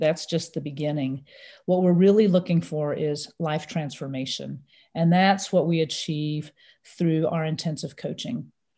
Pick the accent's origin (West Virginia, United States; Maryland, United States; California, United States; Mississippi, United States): Mississippi, United States; Another interesting part of my family is that we grew up in Mississippi. My parents moved us to a small college town where they were on the faculty.